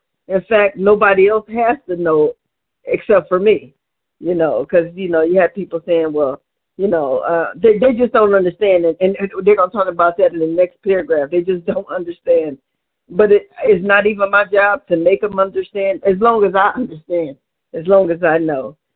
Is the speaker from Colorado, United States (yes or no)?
no; Cleveland, Ohio, United States; I'm from Cleveland, Ohio.